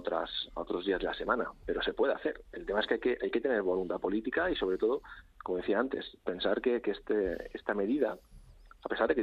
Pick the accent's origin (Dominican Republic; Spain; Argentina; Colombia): Spain; Madrid, Community of Madrid; yo creo que como madrileños, a jóvenes esperando a las 5 de la mañana a que abra el metro de Madrid